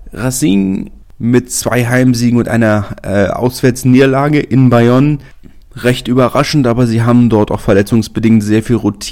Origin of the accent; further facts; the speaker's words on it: Berlin, Germany; Als Berliner freut es mich natürlich sehr